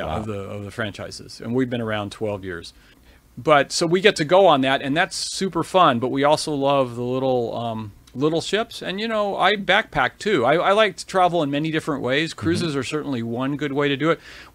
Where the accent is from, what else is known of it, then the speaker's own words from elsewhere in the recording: California, United States; Big kids like me can too, because I grew up surfing here in Orange County.